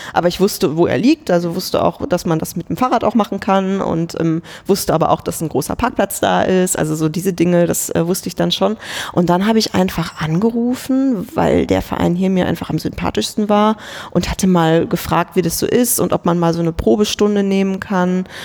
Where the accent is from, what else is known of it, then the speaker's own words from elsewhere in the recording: Kevelaer, North Rhine-Westphalia, Germany; ich war damals im Verein TC Grün-Weiß Kevela. Das ist der Ort, in dem ich geboren wurde, wo ich herkomme. Das ist am Niederrhein.